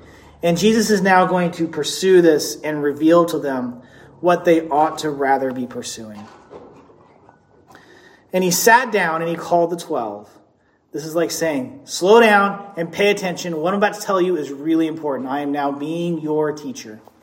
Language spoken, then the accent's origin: English; Texas, United States; You know, I grew up in Deep East Texas and, you know, great Confederate country.